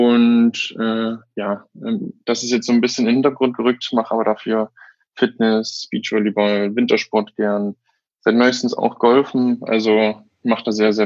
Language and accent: German; Saxony, Germany; now in Berlin, Germany; Ich bin jetzt 30 Jahre, lebe in Berlin. Ursprünglich komme ich aus Sachsen